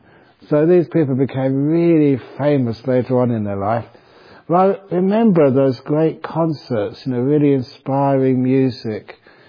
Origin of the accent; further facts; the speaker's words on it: London, United Kingdom; which I often felt as a young man growing up in London.